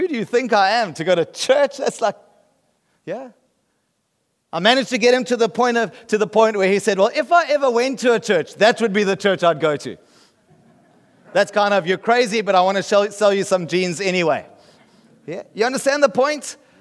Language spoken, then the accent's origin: English; South Africa; I'm from South Africa, and this guy's from there, and that guy's from there, and we're here for a church conference.